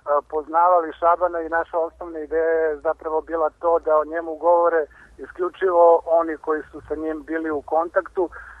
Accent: Niš, Nišava District, Serbia; Svi smo mi odrastali u Nišu, mi koji smo radili film

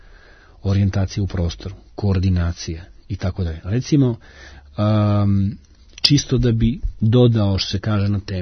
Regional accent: Klek, Vojvodina, Serbia; Ja sam iz Kleka.

